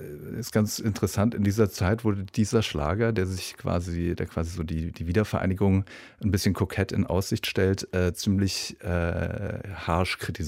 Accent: Mainz, Rhineland-Palatinate, Germany; 81, im Westen aufgewachsen, in der Nähe von Frankfurt am Main, also in Mainz, wo wir extrem viel amerikanische Militärpräsenz hatten.

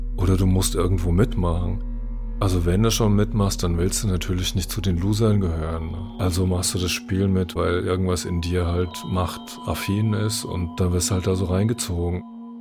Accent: Frankfurt, Hesse, Germany; born there; Ich bin 61 geboren in Frankfurt am Main

